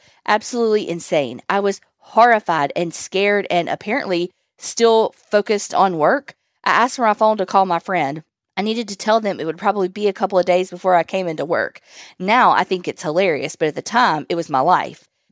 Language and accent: English; Virginia, United States; now in Alabama, United States; You can use my name. I'm from Virginia, even though I have lived in Alabama for the last 8 years.